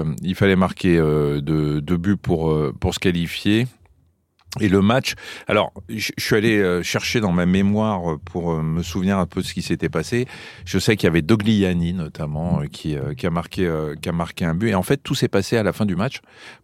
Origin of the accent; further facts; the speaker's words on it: France; accent: French; C'est ce qui fait le charme des Français, paraît-il, notre accent French quand